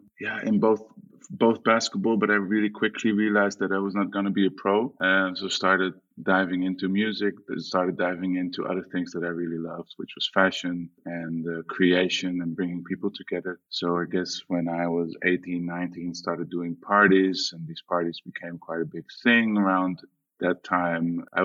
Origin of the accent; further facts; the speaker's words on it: North Holland, Netherlands; I am originally from Amsterdam. I grew up in the 90s playing basketball 30 minutes outside of Amsterdam.